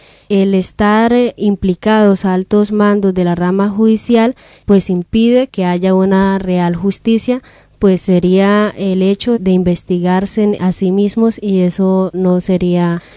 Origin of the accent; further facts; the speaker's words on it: Colombia; no somos solos los colombianos los que estamos luchando por una sociedad más justa